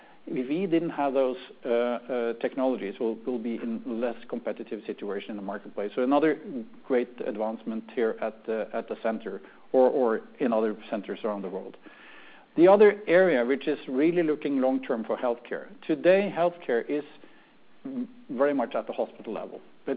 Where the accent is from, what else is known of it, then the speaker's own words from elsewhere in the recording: Norway; my accent, I'm Norwegian. I run this business from Norway